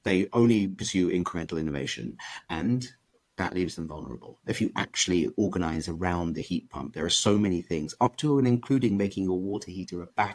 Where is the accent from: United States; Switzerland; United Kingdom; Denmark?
United Kingdom; as a British person who, when I graduated from university